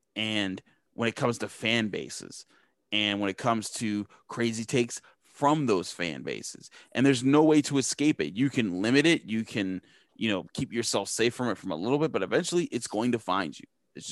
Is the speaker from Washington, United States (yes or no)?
no; Pittsburgh, Pennsylvania, United States; moved away as an adult; also born or lived in Philadelphia; it occurred to me when I moved away from Pittsburgh to the Philadelphia area for Cheney University